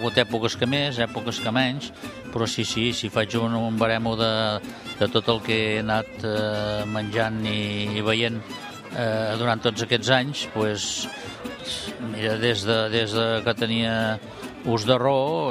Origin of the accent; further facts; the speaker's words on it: Canet d'Adri, Catalonia, Spain; Des de petit, que aquí a Canet d'Adri, doncs els anàvem a buscar amb un llum de carburo per les hortes